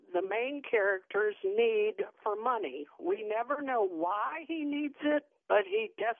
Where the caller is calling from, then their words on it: Raleigh, North Carolina, United States; I'm calling from Raleigh, and my money movie is Fargo.